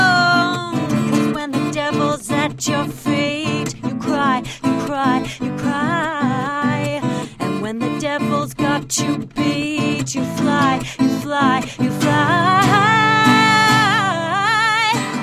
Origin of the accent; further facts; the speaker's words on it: Toronto, Ontario, Canada; also born or lived in Vancouver, Canada; you know, I grew up in Toronto. I lived in Vancouver for 10 years. I've always been in a city.